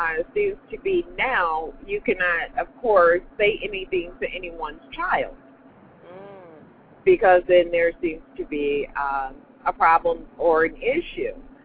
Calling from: Cleveland, Ohio, United States; I'm calling from Cleveland, Ohio.

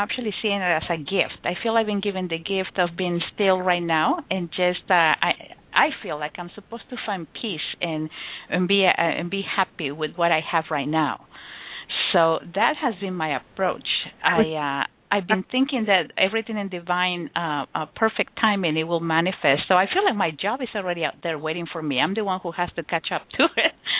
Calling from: California, United States; I'm calling from Northern California.

